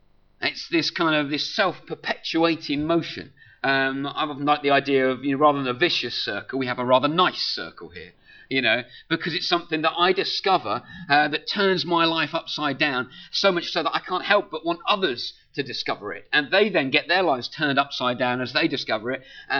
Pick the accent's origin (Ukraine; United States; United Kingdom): United Kingdom; Maybe it's because we're British